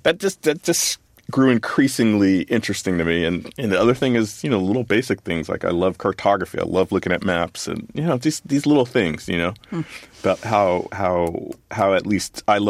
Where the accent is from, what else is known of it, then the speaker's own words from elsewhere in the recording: Los Angeles, California, United States; But, you know, I grew up in Los Angeles. And so, I mean, I don't live there now.